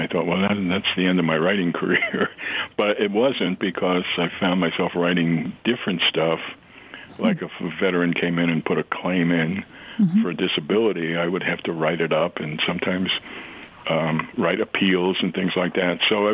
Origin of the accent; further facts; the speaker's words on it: New York, United States; No, I grew up in New York.